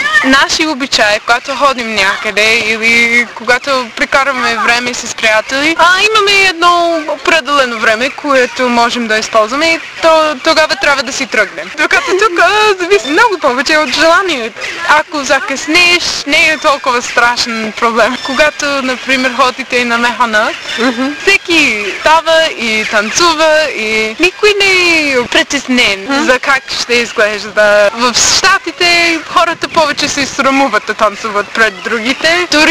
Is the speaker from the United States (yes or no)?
yes; Wisconsin, United States; Bulgarian is a second language; За едно момиче от малко градче в Уисконсин, това ще е малко различно.